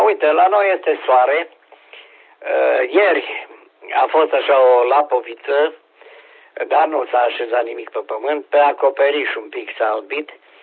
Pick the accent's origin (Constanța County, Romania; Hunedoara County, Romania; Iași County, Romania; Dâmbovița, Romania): Hunedoara County, Romania; Deva; also born or lived in Petroșani; Deci am cunoscut Petroșani, am stat ani de zile acolo și deloc sunt din Deva.